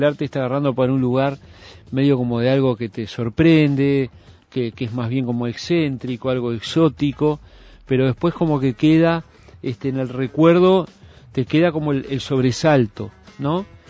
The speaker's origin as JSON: {"language": "Spanish", "country": "Uruguay", "said": "nosotros como uruguayos"}